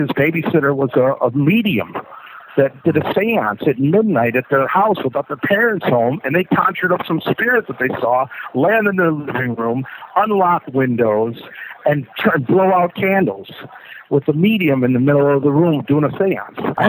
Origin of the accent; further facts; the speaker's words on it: Wisconsin, United States; So I'm reading a book called Haunted Wisconsin, and I'm from Wisconsin